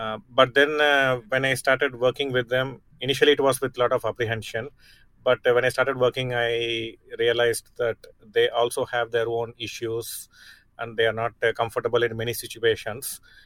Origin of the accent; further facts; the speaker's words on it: Chennai, Tamil Nadu, India; And it's going to happen in my hometown, Chennai.